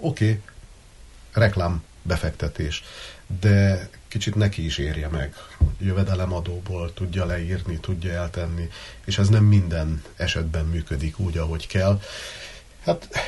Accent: Târgu Mureș, Mureș County, Romania; mint marosvásárhelyi

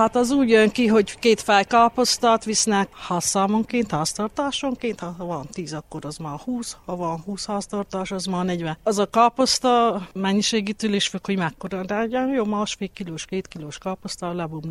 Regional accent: Csíkszentdomokos, Harghita, Romania; now in Csíkmadaras, Romania; Én Csíkszentdomokosról kerültem ide, itt amit elsajátítottam, évek óta megtanultam.

